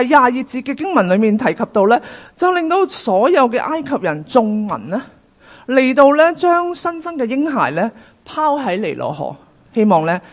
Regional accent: China; 係咪我哋中國人都好重視哎生仔啦

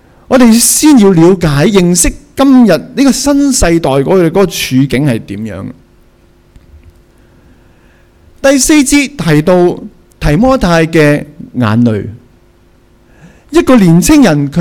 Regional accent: Hong Kong; 过去咧我哋以为只要我哋香港人吓默默耕耘，我哋就会揾到工作

